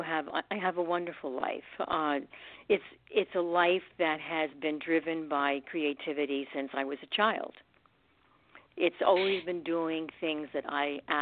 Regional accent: Newark, New Jersey, United States; And growing up in Newark in New Jersey, I was taking the bus at the age of eight by myself.

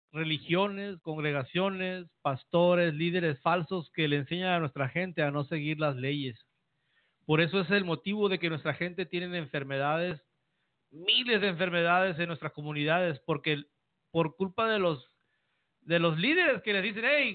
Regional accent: Mexico; Como mexicanos, como hispanos, latinos, espaldas mojadas.

